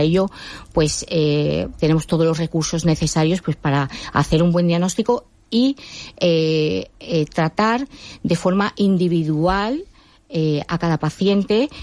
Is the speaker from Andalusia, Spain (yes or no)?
yes; Andalusia, Spain; Yo soy andaluza, pero fui a Barcelona, al Clínico Provincial, a formarme en cirugía hepática y trasplante. Y luego recabé en esta comunidad